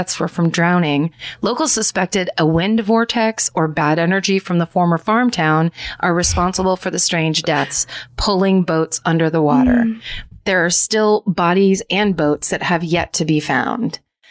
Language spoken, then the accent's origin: English; New Jersey, United States; a similar underwater ghost town near my hometown that is also referred to as New Jersey's Bermuda Triangle.